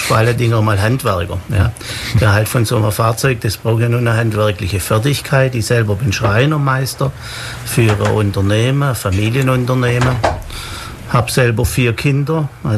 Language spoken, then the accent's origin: German; Schorndorf, Baden-Württemberg, Germany; Nun, ich komme ja nicht aus Ulm, sondern aus Schorndorf im Remstal. Das ist schon etwa 80 Kilometer von hier.